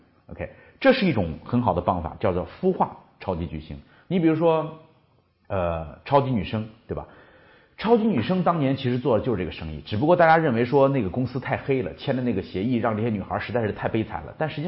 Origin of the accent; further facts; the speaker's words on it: China; 我见过很多我们中国人做企业老喜欢一个陈列架